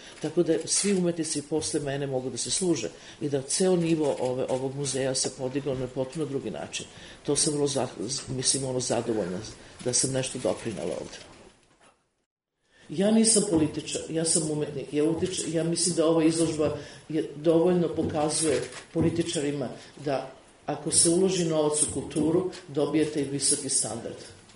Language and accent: Serbian; Serbia; moved away; Ja kažem, ja sam otišla iz Jugoslavije, a došla sam u Srbiju.